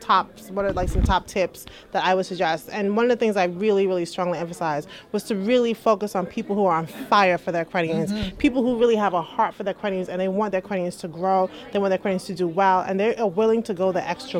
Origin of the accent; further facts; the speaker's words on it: New York, United States; I'm from New York. And someone came and tapped me and said, aren't you from New York? And I said, yes.